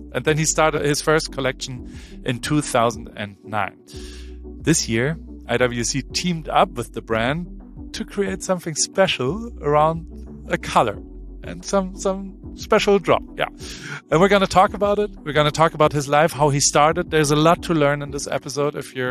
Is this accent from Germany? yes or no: yes; Germany; I like Dutch people a lot as a German. That's not like I spend a lot of time there in my youth growing up at the IJsselmeer.